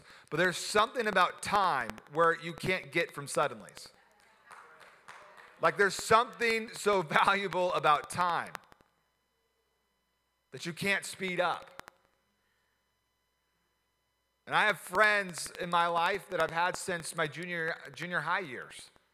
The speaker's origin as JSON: {"language": "English", "region": "California", "country": "United States", "said": "I'm a surfer from Southern California."}